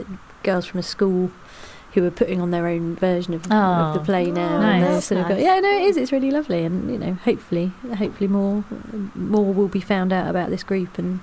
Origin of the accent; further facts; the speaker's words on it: London, United Kingdom; Because I grew up around South London.